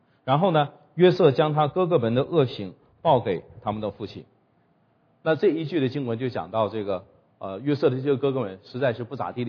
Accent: China; 不是我们中国人的概念，童子是这个10几岁以下

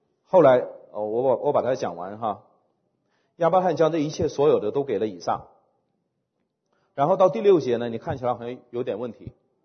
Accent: China

